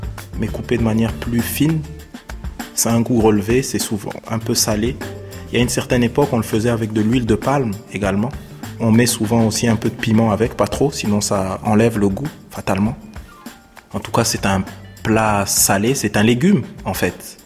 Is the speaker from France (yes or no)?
yes; Strasbourg, Grand Est, France; J'ai grandi au Neuf, à Strasbourg. Mais ça me ramène aussi à mes racines africaines, mes racines congolaises.